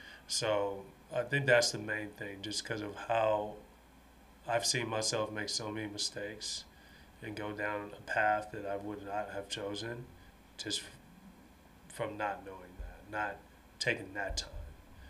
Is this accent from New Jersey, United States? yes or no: no; San Antonio, Texas, United States; I'm from San Antonio, so that's the team that I root for.